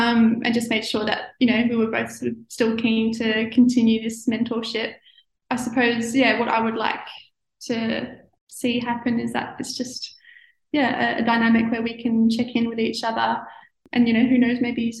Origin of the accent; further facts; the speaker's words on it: Victoria, Australia; So growing up in Gippsland, like, my family hosted a few of these medical students